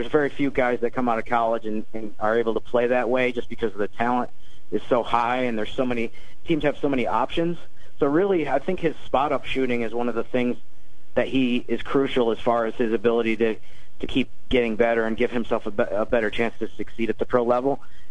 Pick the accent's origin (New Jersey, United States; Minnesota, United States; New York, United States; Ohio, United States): New York, United States; I know I'm actually from New York.